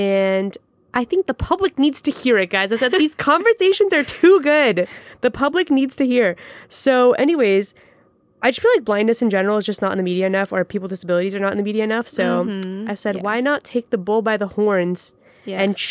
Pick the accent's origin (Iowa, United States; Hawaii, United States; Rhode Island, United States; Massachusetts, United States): Massachusetts, United States; Boston; And also I feel like a big asset of growing up in Massachusetts, Boston area, whatever, is that we always got to meet other blind people.